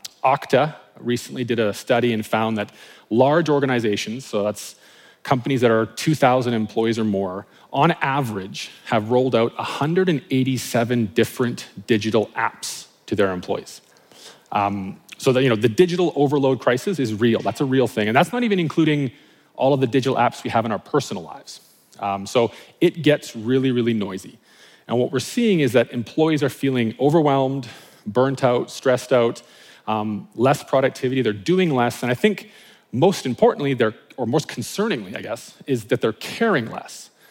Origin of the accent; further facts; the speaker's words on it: Canada; accent: Canadian; Yes, I'm Canadian, born and raised there, that's home for me. So if you hear some Canadian-isms in my speech, that is why.